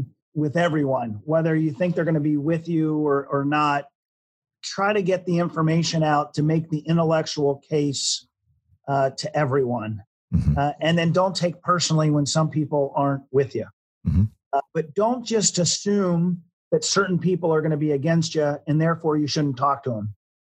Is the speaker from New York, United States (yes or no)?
no; Westwood, Ohio, United States; And for a kid growing up in Westwood, you know, who loved the big red machine, who loved those two Bengals teams that made the Super Bowl in the 80s